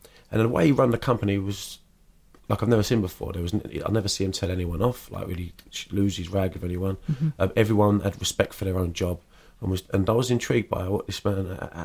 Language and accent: English; Bermondsey, London, United Kingdom; I'm from South London, a place called Bermondsey. It's a lower working class area, quite a rough part of the world to grow up.